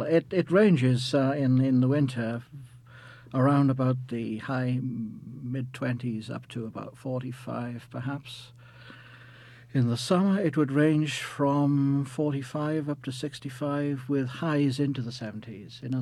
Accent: Wales, United Kingdom; now in Belfast, United Kingdom; I'm Welsh. I was born in Wales, brought up in Wales, did my undergraduate work in Wales. Later I went to the United States to graduate school, and currently I teach American Economic History at the Queen's University in Belfast.

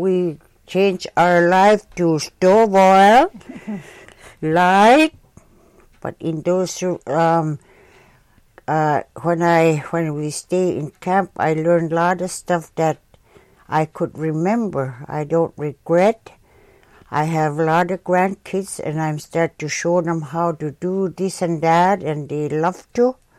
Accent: Selawik, Alaska, United States; I was born in March 17, 1941, right across from the river from my house.

